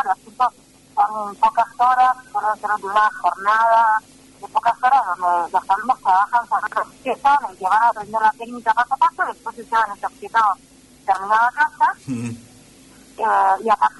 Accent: Comodoro Rivadavia, Chubut, Argentina; moved away as an adult; now in Buenos Aires, Argentina; yo me vine de Comodoro a estudiar a las 18 horas y bueno, ya me quedé acá en Buenos Aires

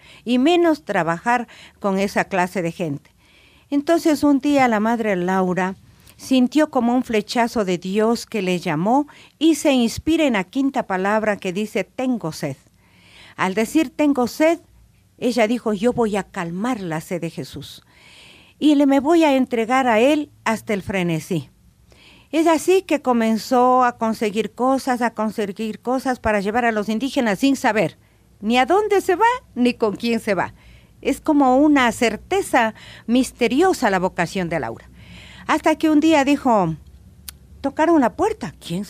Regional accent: Quito, Pichincha, Ecuador; born there; yo nací aquí en Quito, en el barrio La Floresta, un día 25 de abril de 1946.

